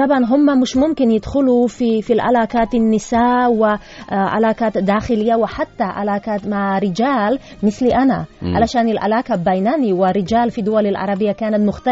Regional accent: Slovakia; Arabic is a second language; انا سلوفاكيه وما عندي اسم سلوفاكي

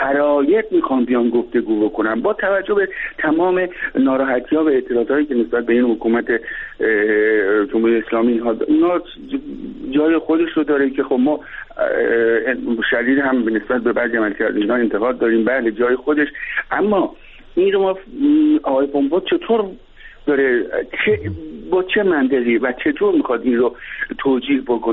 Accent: Iran; من به عنوان یک ایرانی، به عنوان یک ایرانی که در ایران زندگی میکنم

